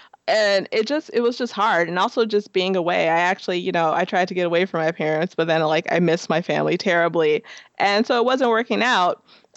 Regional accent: Chicago, Illinois, United States; moved away; Before I moved here, I was living in Chicago. I'm originally from Chicago. So I moved here in 2010.

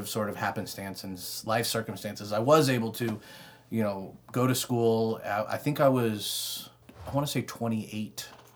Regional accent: Las Vegas, Nevada, United States; And so I'm from Las Vegas, so we decided to move to Las Vegas, you know, when we get married.

